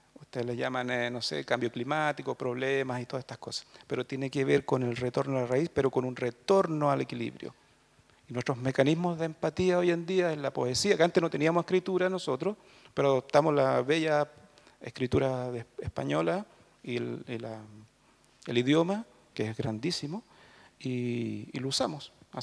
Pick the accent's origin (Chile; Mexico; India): Chile; southern Chile; me hice mapuche de la mala manera, de la peor manera, del mundo racista chileno del sur de Chile.